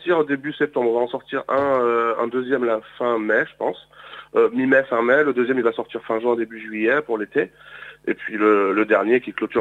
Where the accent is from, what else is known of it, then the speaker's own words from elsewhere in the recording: Évreux, Normandy, France; Et puis Évreux, bah moi on se connaît depuis longtemps, je suis un enfant du pays.